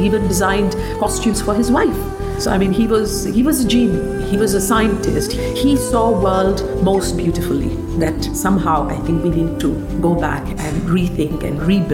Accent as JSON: {"language": "English", "country": "India", "said": "I mean, I'm Indian"}